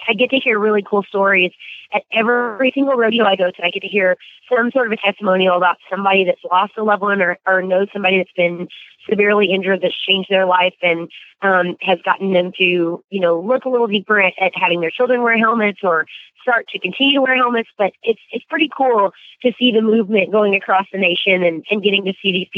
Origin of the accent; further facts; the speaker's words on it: Tampa, Florida, United States; born there; I was born in Tampa, Florida